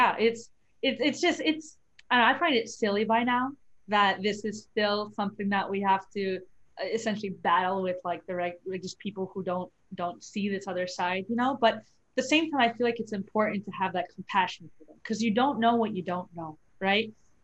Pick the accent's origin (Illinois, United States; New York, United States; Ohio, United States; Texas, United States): Illinois, United States; Chicago; now in Washington State, United States; like I'm from Illinois or from Chicago. You can't go to any restaurant right now. Everything's takeout. I'm in Washington State right now.